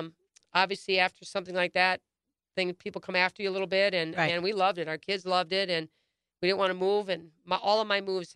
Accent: Oregon, Wisconsin, United States; he's got relatives in Oregon, Wisconsin, my hometown, FYI.

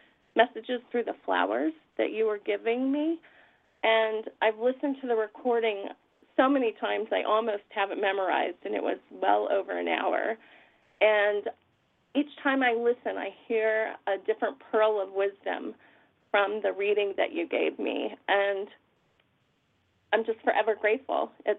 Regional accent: Saratoga Springs, New York, United States; first of all, I wanted to tell you I'm from Saratoga Springs, New York.

